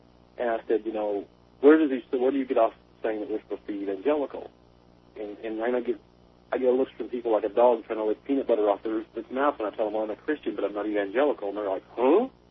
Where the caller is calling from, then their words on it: Hustonville, Kentucky, United States; And I'm calling from Kentucky. A little burg called Houstonville, population 350.